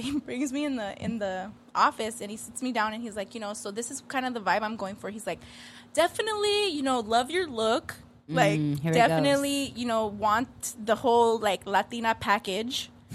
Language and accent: English; Pasadena, California, United States; So Pasadena Media... I grew up in Pasadena.